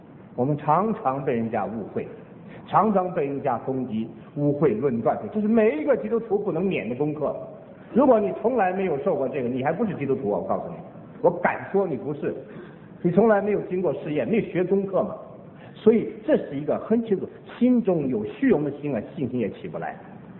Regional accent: China; 而东方的中国，我们中国人实在孔孟之道第一流的修养，其他西方人比不上，实在比不上。

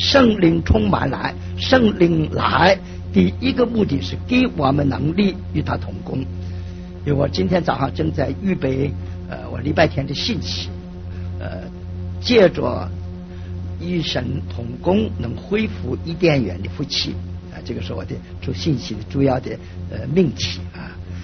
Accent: China; 我们中国人讲的这个开卷有益啊，多读书。

